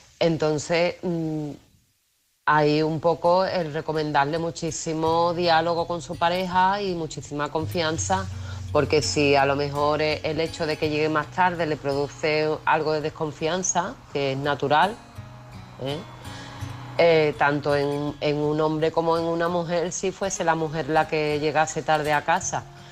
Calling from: Seville, Andalusia, Spain; de Sevilla.

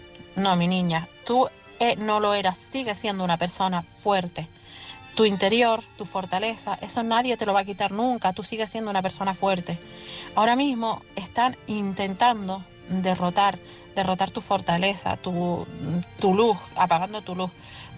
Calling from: Tenerife, Canary Islands, Spain; de Tenerife.

